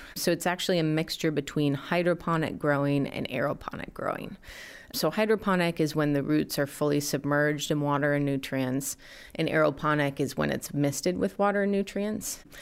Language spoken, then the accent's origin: English; Detroit, Michigan, United States; I mean, I grew up outside of Detroit. I had a garden in my backyard.